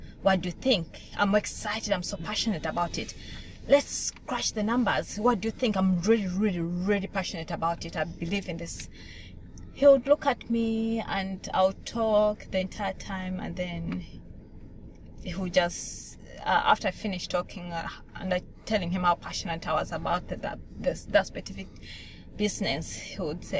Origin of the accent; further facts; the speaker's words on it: Uganda; moved away as an adult; also born or lived in Malawi; now in Australia; Yes, I'm from Uganda. I came to Australia about 6.5 years ago.